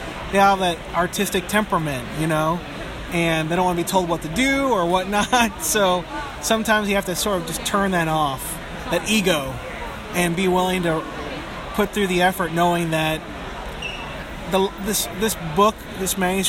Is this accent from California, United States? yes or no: no; New York, United States; I'm originally a New Yorker, so hit me kind of hard.